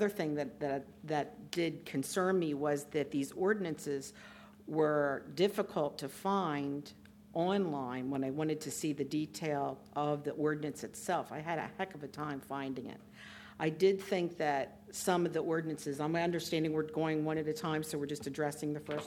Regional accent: Wilmington, Delaware, United States; I'm from Wilmington.

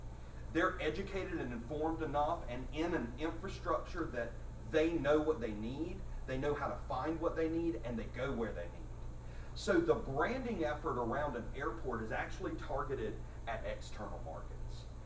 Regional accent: South Carolina, United States; now in Milford, United States; I live right up the road in Milford. I'm actually not from here, born and raised in South Carolina.

